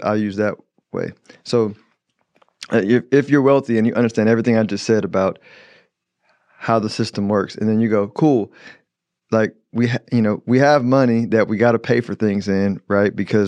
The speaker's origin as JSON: {"language": "English", "town": "Houston", "region": "Texas", "country": "United States", "tie": "born or raised there", "said": "Dallas has zoning way more than Houston. I grew up in Houston."}